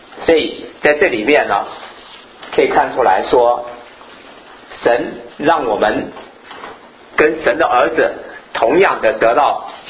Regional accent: Taiwan; 这可能是咱们这个我们从台湾来的，在我们这个年代人听过

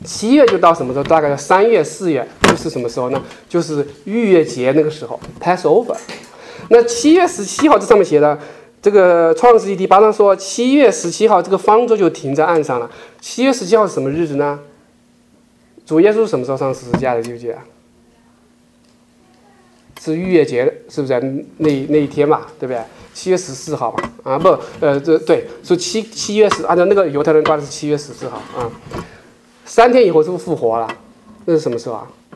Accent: China

